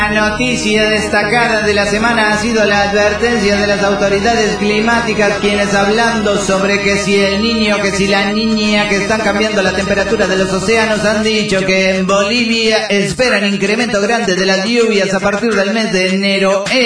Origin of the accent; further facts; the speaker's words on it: Mexico; soy bien mexicano